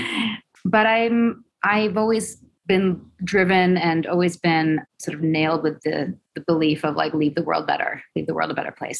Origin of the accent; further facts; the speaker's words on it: West Coast, United States; But I'm from the West Coast. So the sort of alternative hippie crunchy thing is definitely part of my background.